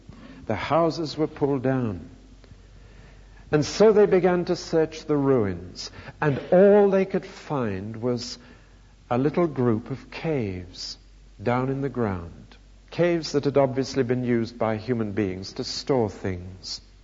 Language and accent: English; Newcastle, North East England, United Kingdom; right across from my hometown Newcastle, or literally from a place called Wall's End, across to Carlisle.